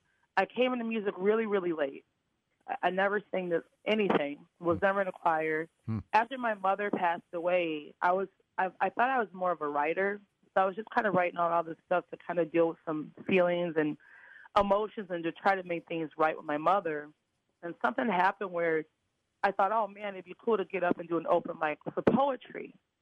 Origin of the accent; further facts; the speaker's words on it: Midwest, United States; I'm from the Midwest, you know.